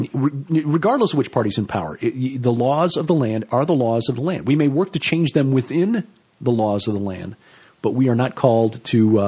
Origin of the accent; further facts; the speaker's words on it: Chicago, Illinois, United States; because the basketball team from my hometown, the city of the Big Shoulders, the Bulls, doing the dance.